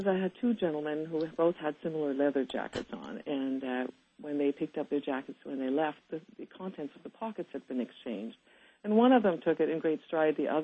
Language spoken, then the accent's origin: English; Heidelberg, Baden-Württemberg, Germany; now in United States; I was born and raised in Heidelberg, Germany, many, many years ago, in a very beautiful city. It was a gorgeous place to grow up, and I feel I'm very fortunate that I grew up in Europe, and now I'm able to live in this country.